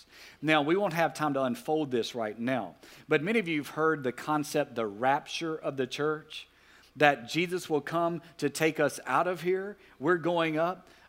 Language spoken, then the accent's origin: English; Alexandria, Louisiana, United States; When I grew up in Alexandria, Louisiana, our neighborhood, you've heard it before, was called Castle Village.